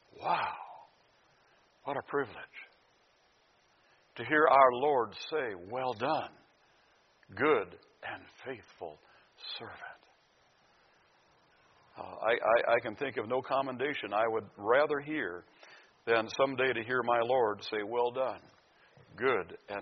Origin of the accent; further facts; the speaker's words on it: Pekin, Illinois, United States; also born or lived in Minnesota; I was born in Minnesota. My wife was born in Duluth. But my dad was a pastor, and by the time I was in sixth grade, we had moved to a town called Pekin, Illinois. It's right outside of Peoria.